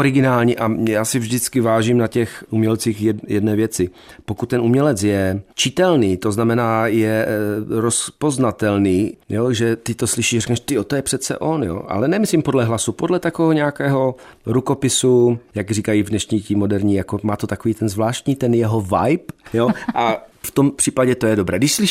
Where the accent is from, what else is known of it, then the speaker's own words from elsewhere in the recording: Čeladná, Moravian-Silesian Region, Czechia; Já jsem totiž z Čeladné jakoby původem.